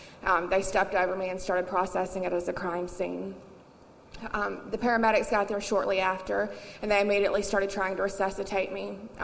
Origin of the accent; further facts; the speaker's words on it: Birmingham, Alabama, United States; I'm 32 years old. I'm from Birmingham, Alabama, and I had amazing Christian parents who had me in church all the time